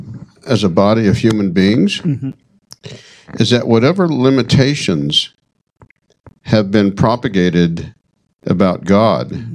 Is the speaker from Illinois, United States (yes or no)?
no; San Francisco, California, United States; You know, I grew up in San Francisco in the 60s.